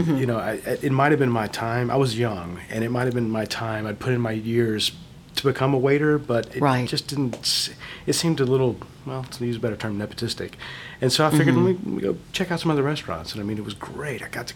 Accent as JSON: {"language": "English", "town": "Lafayette", "region": "Louisiana", "country": "United States", "tie": "born or raised there", "said": "Well, born and raised in Lafayette. Catholic school raised, but I did go to a public middle school"}